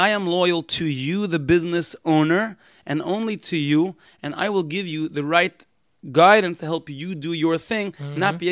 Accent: Brooklyn, New York, United States; I'm from Brooklyn. Yeah. I speak fast.

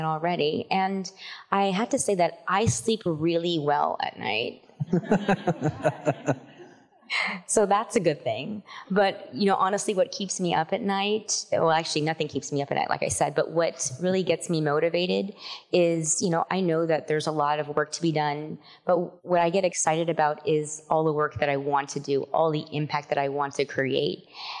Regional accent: California, United States; I grew up in California, and we're driving on the freeway, and I see a little sign that says little Bangladesh. I'm Bengali and Indian

